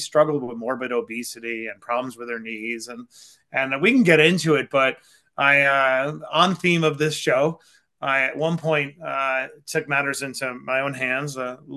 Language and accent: English; New York City, New York, United States; Yeah, I grew up in Queens, New York. Shout out to anyone from Queens who's listening. I grew up on Springfield Boulevard, and the background of my early life was extreme abject poverty.